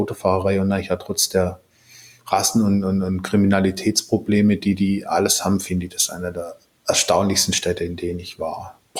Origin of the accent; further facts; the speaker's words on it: Swabia, Germany; ich bin ja Schwabe